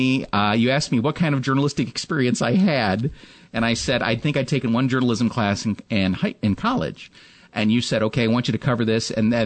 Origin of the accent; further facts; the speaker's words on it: Ferrisburg, Vermont, United States; In my hometown, the People's Republic of Ferrisburg, where things were a little